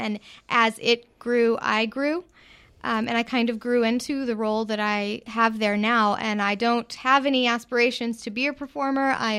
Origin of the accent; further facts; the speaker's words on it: Mineral Wells, Texas, United States; now in Austin, United States; So I grew up in Texas, small town, and like I've heard others say, I'm not from Austin. Got here as quick as I could.